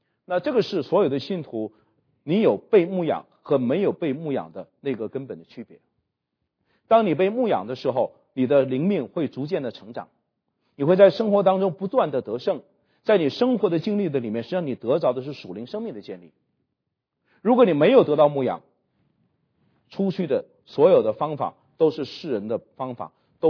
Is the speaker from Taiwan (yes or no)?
no; North China, China; 我是北方人的哈，我们的过去呢有一个童谣叫做拉大锯扯大锯，老家门口唱大戏